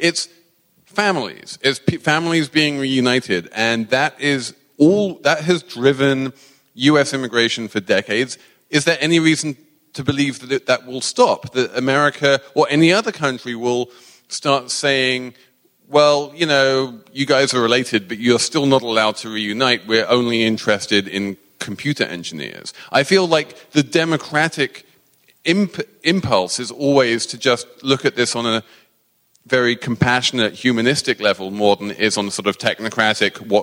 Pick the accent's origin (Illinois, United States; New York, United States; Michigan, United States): New York, United States; As a New Yorker, I am completely down with this. We can we can pick and choose who we want in New York.